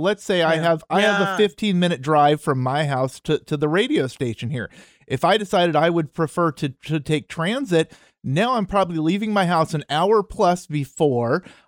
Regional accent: Seattle, Washington, United States; growing up in Seattle, it used to be you sat here and said, I don't want to get out on the freeway

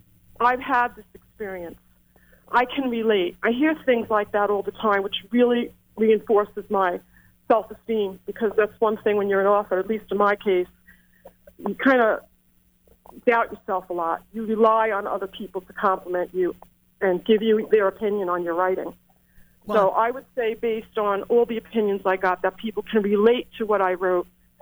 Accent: New York, United States; accent: New York; now in Florida, United States; I'm a New Yorker. I'm sure they can tell by my accent. But I've been living in sunny Florida now for the last 2 years

